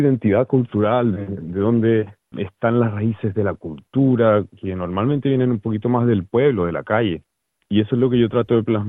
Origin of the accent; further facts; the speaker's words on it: Santiago, Santiago Metropolitan Region, Chile; yo soy de Santiago, de Chile.